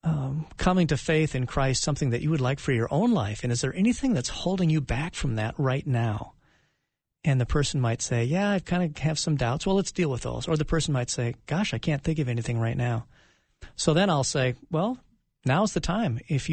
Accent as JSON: {"language": "English", "town": "Marshall", "region": "Minnesota", "country": "United States", "tie": "born or raised there", "said": "Well, my life growing up in Marshall, Minnesota, son of a music teacher, we had a good home"}